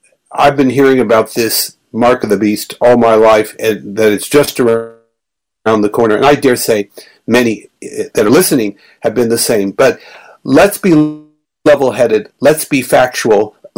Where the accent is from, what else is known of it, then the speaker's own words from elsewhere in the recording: Melbourne, Victoria, Australia; Yes, I'm there, and hello to Soren, and hello to Melbourne, my hometown.